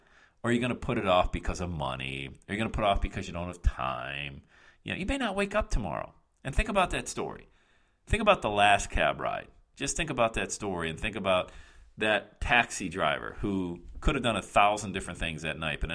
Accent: Bradford, Pennsylvania, United States; moved away as an adult; now in Buffalo, United States; living in Buffalo, New York, about 80 miles north of Bradford, Pennsylvania, where my mom lived, in my hometown. That's where I was born and raised.

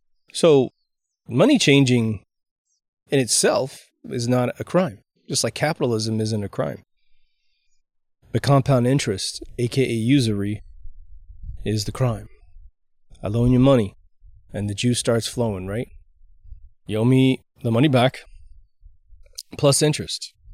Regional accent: Kansas, United States; Again, I'm from Kansas.

